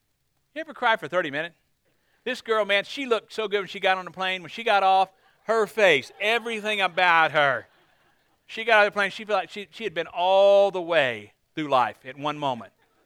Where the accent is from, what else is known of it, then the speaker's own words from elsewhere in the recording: United States; I said, I'm an American, I have a lot of influence.